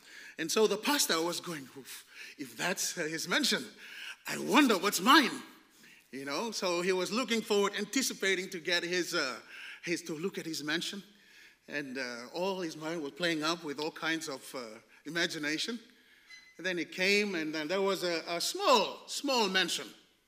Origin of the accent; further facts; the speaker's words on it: Fiji; In Fiji, in my home country, there's a lot of crazy drivers.